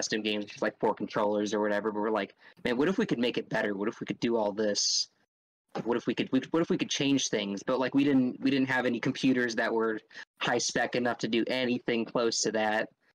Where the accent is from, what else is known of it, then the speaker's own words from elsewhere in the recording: Anchorage, Alaska, United States; yeah, I'm from Alaska, but I'm from the big city, so don't get too excited. So I'm from Anchorage.